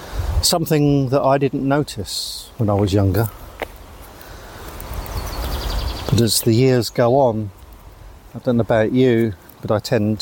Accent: Northampton, East Midlands, United Kingdom; And here there are two men from my hometown of Northampton, buried just yards apart.

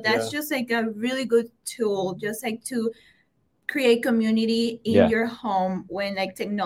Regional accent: Honduras; English is a second language; Yeah. So I'm from Honduras.

